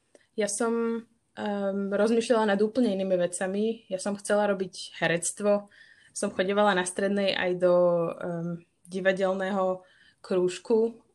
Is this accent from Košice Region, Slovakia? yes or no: no; Bratislava, Bratislava Region, Slovakia; Ono to je vlastne ten argument, že som z Bratislavy a ja som nechcela úplne zostávať na vysokú školu doma.